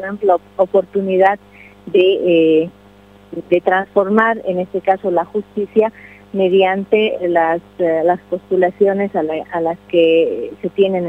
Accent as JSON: {"language": "Spanish", "region": "Cochabamba", "country": "Bolivia", "tie": "born there", "said": "yo nací en Cochabamba, estudié en la Universidad de Oruro, soy madre de familia, tengo una hija que se ha dedicado a la música. Soy abogada de profesión, licenciada en Ciencias Jurídicas"}